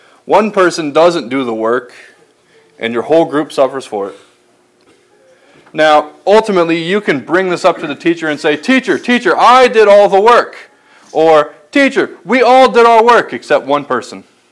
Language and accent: English; Corpus Christi, Texas, United States; Now, I'm originally from the coast. I'm from Corpus Christi.